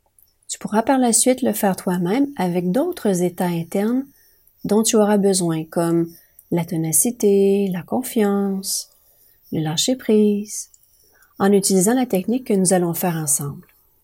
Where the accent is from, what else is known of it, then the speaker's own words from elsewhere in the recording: Mont-Laurier, Quebec, Canada; hypnothérapeute, maître PNL et enseignante. Je suis originaire de Mont-Laurier dans les Hautes-Laurentides